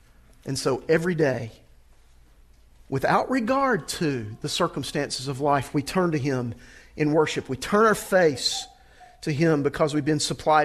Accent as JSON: {"language": "English", "region": "the South", "country": "United States", "said": "I'm from the South"}